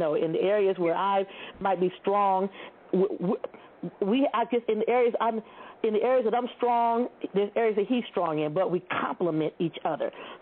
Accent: Toledo, Ohio, United States; I live in Ohio. I grew up in Toledo.

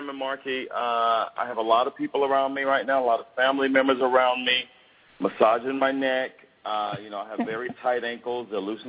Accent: the South, United States; Well, I grew up in the South, and you may know this, but I grew up black.

